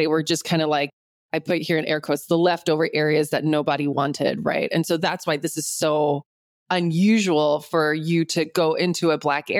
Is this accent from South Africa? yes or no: yes; South Africa; now in United States; We're South African immigrants, and South Africa has one of the highest crime rates in the world, actually.